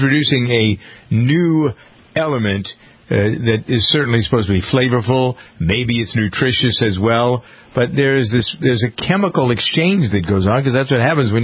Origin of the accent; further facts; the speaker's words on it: Framingham, Massachusetts, United States; Framingham, Massachusetts, yeah.